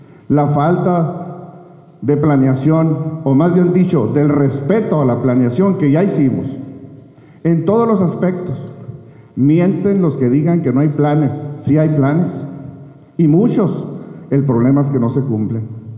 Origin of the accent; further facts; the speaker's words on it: Ensenada, Baja California, Mexico; yo soy de Ensenada y vengo a dar todo por mi querida ciudad.